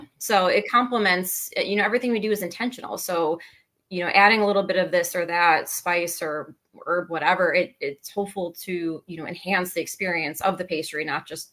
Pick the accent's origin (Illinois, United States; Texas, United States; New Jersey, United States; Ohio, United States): Illinois, United States; Chicago; I know, it's funny because I'm from Chicago.